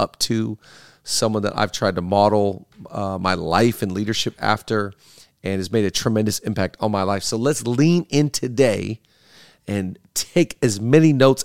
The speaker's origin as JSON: {"language": "English", "town": "Seattle", "region": "Washington", "country": "United States", "tie": "born or raised there", "lives_now": "Los Angeles, United States", "said": "I grew up in Seattle, live in L.A. now"}